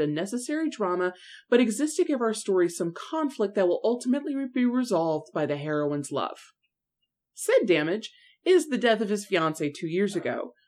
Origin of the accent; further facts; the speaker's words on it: United States; I, being an American, thought to myself